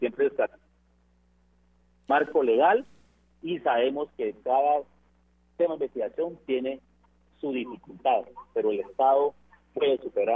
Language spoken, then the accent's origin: Spanish; Guatemala